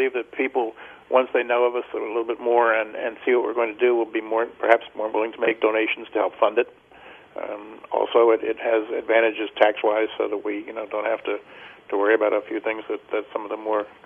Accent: Baltimore, Maryland, United States; I had done in my 20s and 30s with another group that I was involved with in my hometown of Baltimore

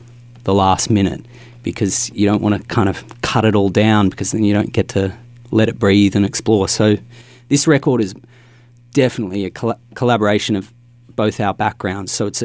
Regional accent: Melbourne, Victoria, Australia; I grew up in Thornbury, which is, it's only 20 minutes north of the CBD. So it's virtually part of Greater Melbourne. And yeah, it's just a little suburban neighbourhood, not unlike a lot of neighbourhoods you'd find in the US.

